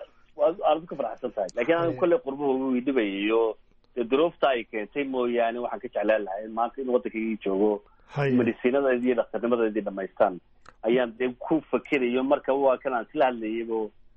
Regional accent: Buligubadle, Woqooyi Galbeed, Somalia; born there; Waxaan ku dhashay nawaaxiga Hargeysa, khaas ahaan magaalada la yidhaahdo Buligubadle.

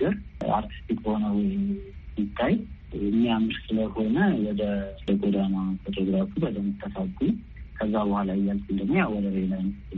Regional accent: Addis Ababa, Ethiopia; ተወልጄ ያደኩት ታፈንስ አካባቢ ነው አዲስ አበባ

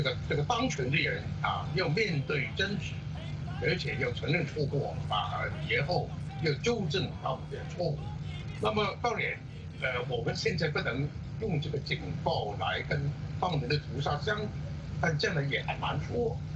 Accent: Hong Kong; 但是我们香港人就每天都是看得很清楚

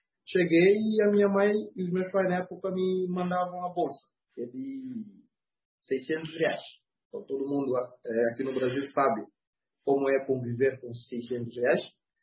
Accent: Bissau, Guinea-Bissau; Eu sou natural da Guiné-Bissau, de uma família humilde, pai e mãe ainda de vida, 2 irmãos mais velhos, 3 irmãs mais novas e 2 irmãs mais velhas. Eu estudei lá em Bissau

